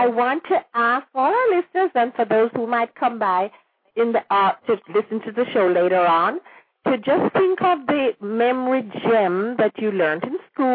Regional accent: Jamaica; that is something that we had in Jamaica because of our being British

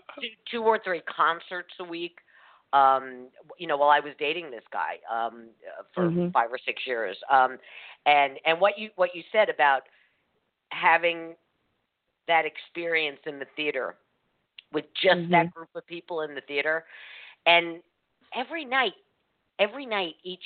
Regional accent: New York, United States; There was a theater out in Jones Beach. I'm from New York.

